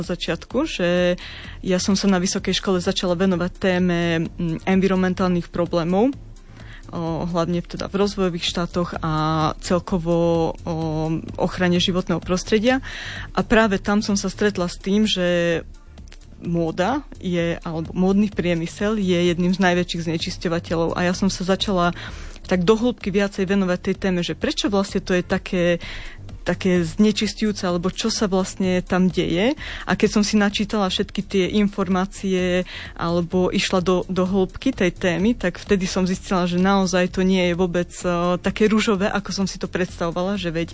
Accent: Rožňava, Košice Region, Slovakia; ja pochádzam z Rožňavy a vyrastala som keď som bola malé dieťa na dedine, kde sme mali veľa moruši stromov.

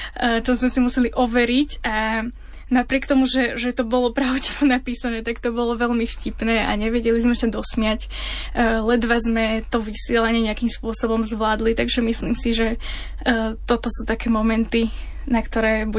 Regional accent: Bratislava, Bratislava Region, Slovakia; Tak pochádzam z Bratislavy. Tam som aj študovala bakalára aj magistra v odbore prekladateľstvo a tlmočníctvo.

